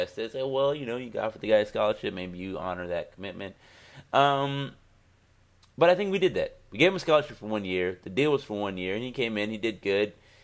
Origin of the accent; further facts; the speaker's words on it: United States; because I found me a new situation because I'm an American and that's how we do things.